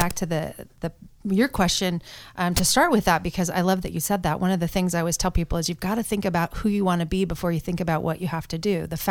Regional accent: Portland, Oregon, United States; Yeah, so born and raised in Portland, Oregon.

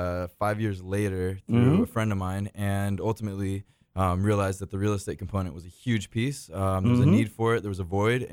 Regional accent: San Diego, California, United States; I'm from San Diego, born and raised, went to San Diego State.

